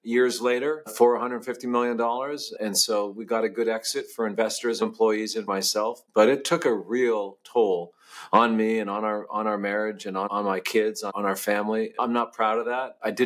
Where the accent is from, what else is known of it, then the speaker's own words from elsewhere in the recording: England, United Kingdom; now in United States; First, you need to know I'm Canadian and grew up in England and Great Britain.